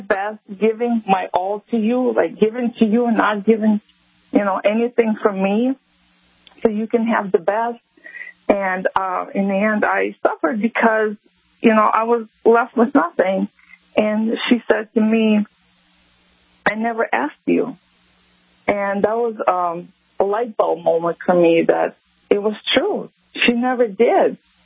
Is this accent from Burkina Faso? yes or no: no; Alexanderfield, Moldova; moved away as an adult; now in United States; I grew up in Eastern Europe. The country is called Moldova. I'm from a small town that's called Alexanderfield.